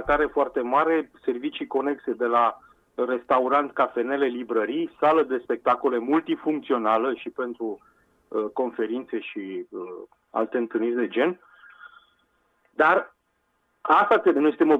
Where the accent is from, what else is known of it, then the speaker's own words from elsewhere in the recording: Romania; Din păcate, că nu suntem capabili noi ca români să ne asumăm și să facem lucrurile așa cum trebuie.